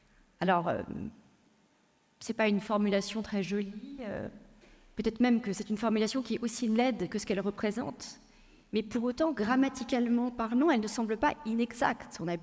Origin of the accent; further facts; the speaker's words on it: Paris, Île-de-France, France; born there; first language Persian; French is a second language; le français n'a pas été ma langue maternelle. Je suis née à Paris, de parents iraniens, et jusqu'à la maternelle, je n'ai connu que le persan.